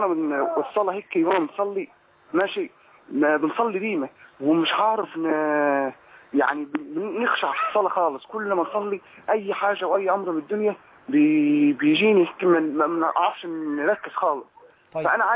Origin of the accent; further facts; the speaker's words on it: Egypt; now in Libya; أنا مصري وقاعد في ليبيا،